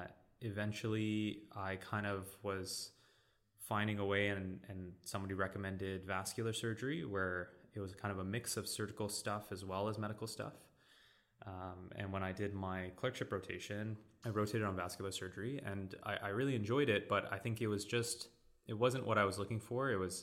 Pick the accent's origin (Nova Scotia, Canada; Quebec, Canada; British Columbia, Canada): British Columbia, Canada; Vancouver; So I am a second year ENT resident here at UBC. I am kind of born and raised in Vancouver. I did my undergrad here in kinesiology at UBC, and I did my med school here as well.